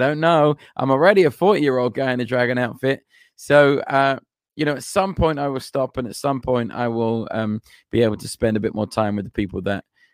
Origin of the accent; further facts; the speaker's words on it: London, United Kingdom; Well, I grew up in Southeast London. which is one of the less pleasant areas of London.